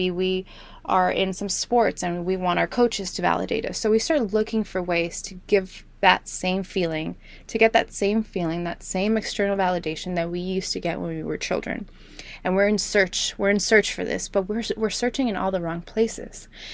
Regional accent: Miami, Florida, United States; But growing up in Miami, such a pretentious city, such a visual city, everyone's gorgeous, everyone's dressed to the T, everyone's beautiful.

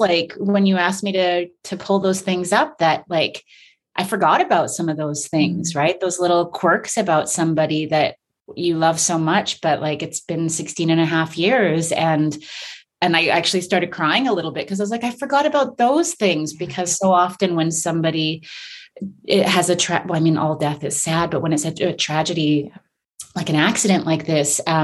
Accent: Fort McMurray, Alberta, Canada; also born or lived in California, United States; I was born in California. We lived there for 2 years. I have zero memories of a beautiful place like that. And we moved directly from there to Fort McMurray.

